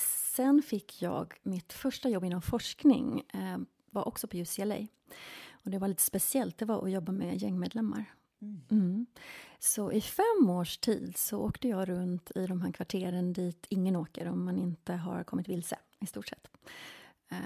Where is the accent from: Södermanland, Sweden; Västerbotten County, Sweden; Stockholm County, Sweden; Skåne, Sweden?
Stockholm County, Sweden; Tyresö; moved away as an adult; also born or lived in Spain / England / Los Angeles, United States; Jag är uppväxt här i Sverige, i Tyresö. Kom från egentligen en ganska religiös familj. Ja. Och flyttade när jag var 18 år, flyttade jag utomlands.